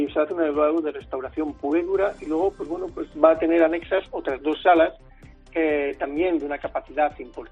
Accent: Valladolid, Castile and León, Spain; Yo como vallisoletano pues siento que casi es la obra de mi vida, ¿no? Porque evidentemente pues alguien que ha nacido aquí

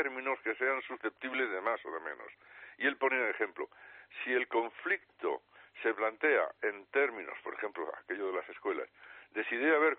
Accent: Spain; somos todos los españoles

